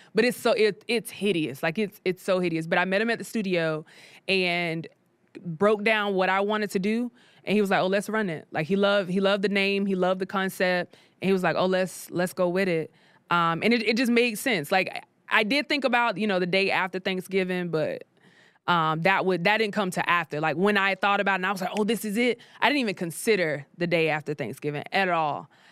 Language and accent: English; South Carolina, United States; now in Atlanta, United States; Like, I'm from South Carolina. I, you know, my dad was here, but I didn't really know anybody. And I've come to Atlanta